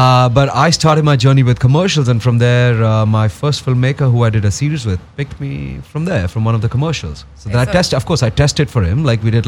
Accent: Jammu and Kashmir, India; But yeah, I grew up in Jammu and Kashmir.

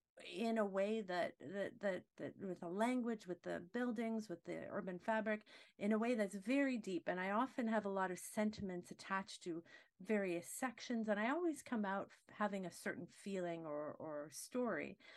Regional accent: Quebec, Canada; I'm from Quebec, so I sort of identified with some of the struggles

